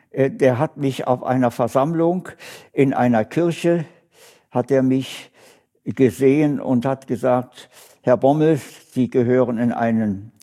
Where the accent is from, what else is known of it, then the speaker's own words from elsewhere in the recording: Berlin, Germany; Nach einigen Jahren in Köln bei der Post wurde ich gebeten, in meine Heimatstadt Berlin mich doch versetzen zu lassen